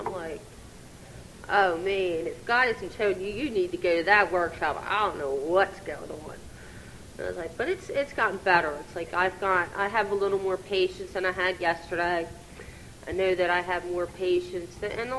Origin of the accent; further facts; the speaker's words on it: Levittown, Pennsylvania, United States; because I'm not from here either, I'm from Levittown, Pennsylvania, and, you know, my home group's in Bristol